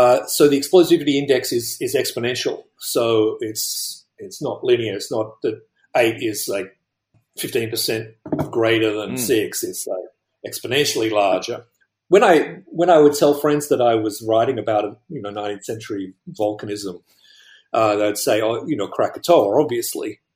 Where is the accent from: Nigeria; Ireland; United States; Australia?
Australia; Well, I'm originally from Australia